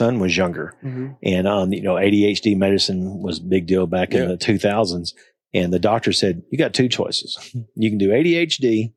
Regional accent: Tuscaloosa, Alabama, United States; Well, I grew up in Tuscaloosa. So when you're born in Tuscaloosa, your body is held out like Lion King towards Denny Stadium.

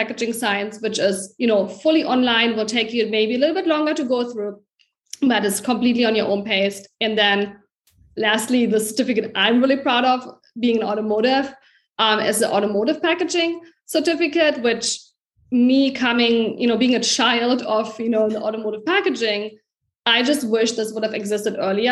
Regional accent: Germany; English is a second language; now in United States; as you may can hear my accent, I was born and raised in Germany. That's also where I studied packaging engineering in Berlin. And then I came to Clemson to do my master's degree also in packaging science.

